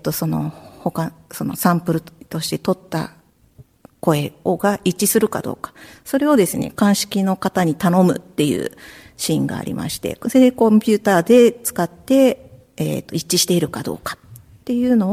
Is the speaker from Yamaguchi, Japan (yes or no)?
yes; Shimonoseki, Yamaguchi, Japan; 私はもともと出身が山口県で、生まれは下関で、大学も、まあ、山口大学の方で山口県から出なかったんですね。